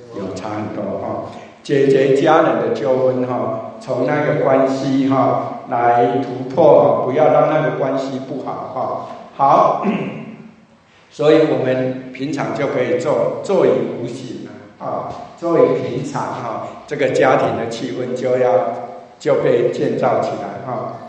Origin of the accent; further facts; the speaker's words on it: China; 中国哈，我们中国人的家庭其实爸爸的位置最高